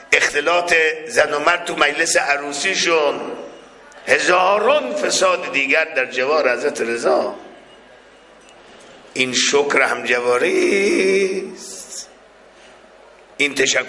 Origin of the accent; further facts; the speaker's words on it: Mashhad, Razavi Khorasan, Iran; مردم شهرهای دیگر تا میفهمن ما اهل مشهدیم